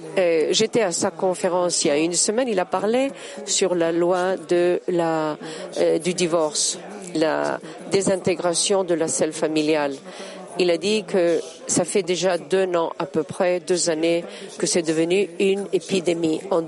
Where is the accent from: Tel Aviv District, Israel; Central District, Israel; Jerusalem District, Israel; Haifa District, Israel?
Tel Aviv District, Israel; Tel Aviv; French is a second language; je viens de Tel Aviv, j'ai étudié le premier campus à Rishon, c'est une ville à côté de Tel Aviv.